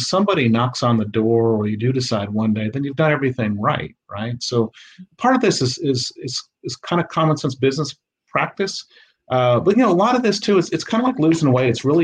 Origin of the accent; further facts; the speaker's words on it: Michigan, United States; now in Houston, United States; I still play hockey here in Houston. I grew up playing in Michigan.